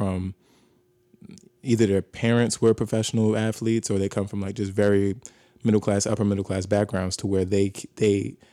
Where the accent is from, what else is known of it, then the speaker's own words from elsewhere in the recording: Atlanta, Georgia, United States; What was a good team when I was growing up in Atlanta?